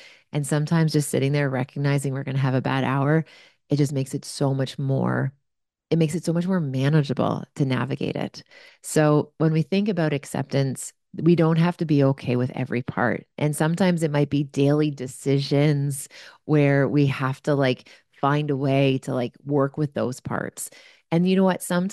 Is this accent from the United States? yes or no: no; Canada; But I'm Canadian, so I was super polite about it.